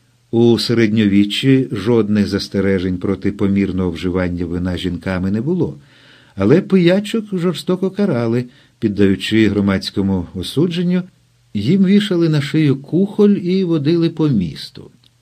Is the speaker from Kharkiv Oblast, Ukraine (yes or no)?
no; Lviv Oblast, Ukraine; Оскільки я справжній галичанин